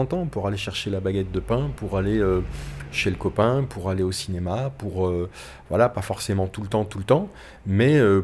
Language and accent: French; Centre-Val de Loire, France; now in Périgueux, France; je préfère certaines côtes du Périgord au vent que j'avais quand j'étais gamin dans la Beauce.